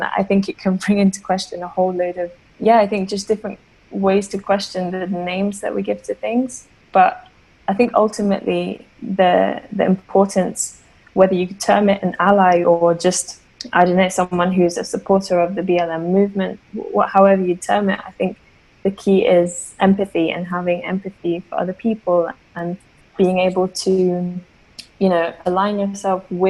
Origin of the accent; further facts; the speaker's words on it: Trinidad & Tobago; I am a person of color. I'm originally Trinidadian with a Sri Lankan mother. So like mixed heritage.